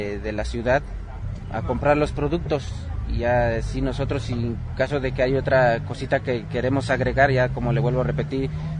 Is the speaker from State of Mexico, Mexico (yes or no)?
yes; State of Mexico, Mexico; Mira, el producto se fabrica en el Estado de México. Nosotros somos del Estado de México